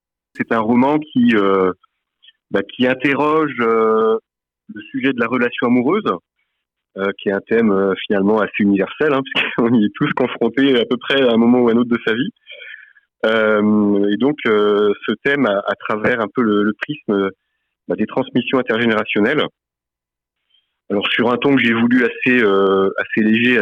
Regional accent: Nantes, Pays de la Loire, France; now in Laval, France; Puis j'habite à Laval maintenant depuis près de 16 ans. Je suis originaire de Nantes. Puis après, pour des raisons professionnelles, je suis arrivé ici en Mayenne.

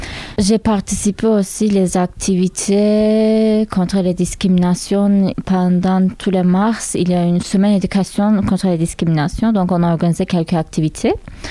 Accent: Turkey; French is a second language; now in France; je viens de Turquie, j'ai 26 ans.

